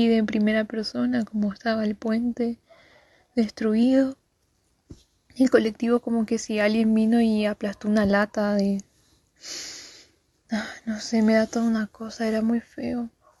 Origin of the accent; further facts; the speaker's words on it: Monte Carlo, Misiones, Argentina; yo soy de Monte Carlo